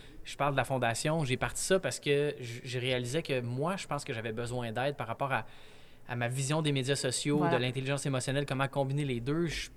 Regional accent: Montreal, Quebec, Canada; j'ai grandi, j'ai été élevé à Montréal.

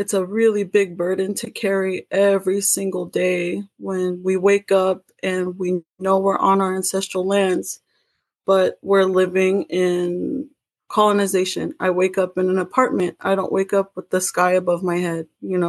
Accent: Arizona, United States; I guess to be an O'odham woman, with those things being said, I grew up on the reservation.

